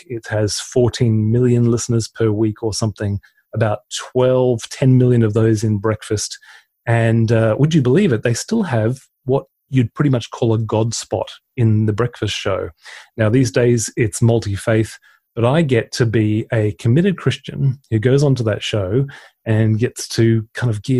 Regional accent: Australia; moved away as an adult; now in United Kingdom; Because I sounded English, even though I was born in Australia.

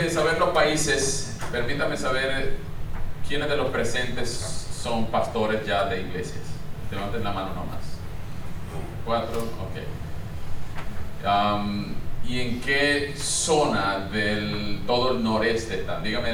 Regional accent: Venezuela; now in Washington, United States; yo soy de Venezuela y ando por aquí desde el 2016 plantando una iglesia hispana aquí en el corazón de Washington D.C., 30 minutos de aquí.

